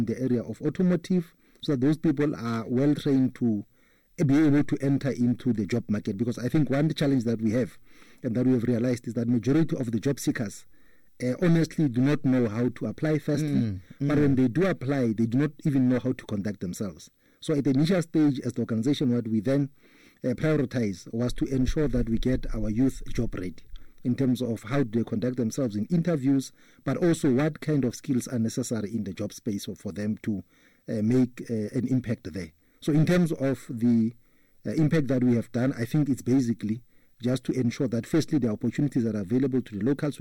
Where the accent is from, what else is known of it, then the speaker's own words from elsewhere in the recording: Mamelodi, Gauteng, South Africa; born and bred in Mamelodi. I'm the child of the soil.